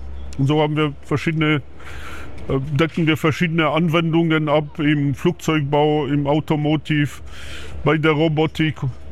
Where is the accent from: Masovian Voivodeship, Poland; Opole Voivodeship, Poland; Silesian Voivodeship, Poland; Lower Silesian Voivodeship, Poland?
Opole Voivodeship, Poland; Głogówek; kommt eigentlich von meinen schlesischen Wurzeln, ja, weil ich komme aus Oberschlesien.